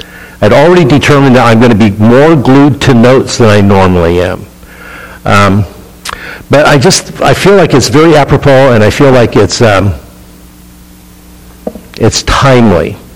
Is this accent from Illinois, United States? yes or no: no; California, United States; Number two, I'm from California. I'm not dressed to go to Baltimore in January.